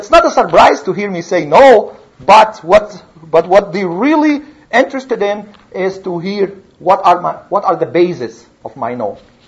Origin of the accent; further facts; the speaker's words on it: Egypt; I am from Egypt.